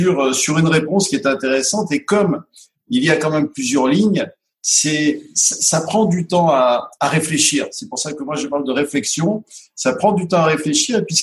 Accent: Grenoble, Auvergne-Rhône-Alpes, France; born there; Et je suis né à Grenoble il y a 58 ans.

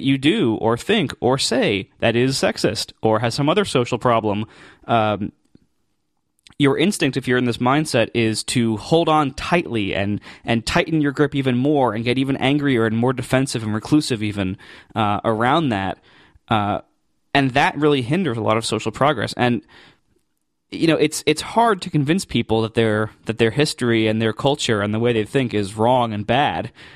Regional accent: United States; obviously, I'm American and I take the very US-centric view because simply that's where I am and what I know most about.

